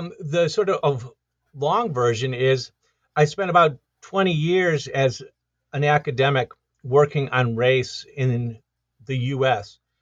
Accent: Detroit, Michigan, United States; Well, I grew up in Detroit, Michigan, and I, you know, that was in the 1970s, a very disruptive time.

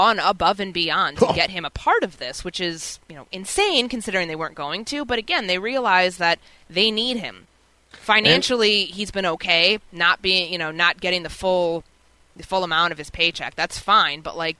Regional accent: Chicago, Illinois, United States; I grew up in Chicago. I grew up reading him.

